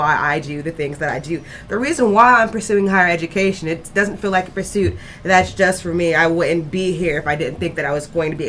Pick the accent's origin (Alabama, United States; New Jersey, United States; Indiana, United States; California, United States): Alabama, United States; now in Columbus, United States; I'm not a Columbus native. I came here from Alabama.